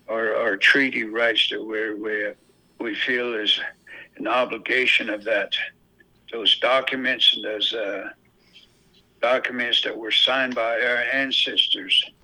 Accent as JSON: {"language": "English", "town": "Fort Defiance", "region": "Arizona", "country": "United States", "said": "There was like maybe 9-10 people, including myself. I'm from Fort Defiance."}